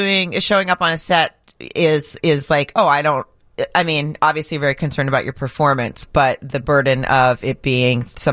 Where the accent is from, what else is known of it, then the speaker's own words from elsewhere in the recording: the South, United States; accent: Southern; I'm from the South. Threw in my Southern accent and everything